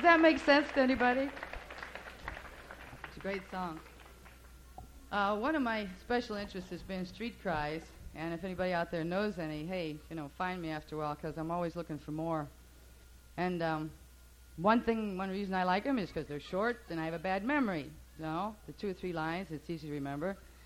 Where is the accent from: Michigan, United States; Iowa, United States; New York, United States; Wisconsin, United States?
Michigan, United States; I'm from Michigan, and we say Louisiana.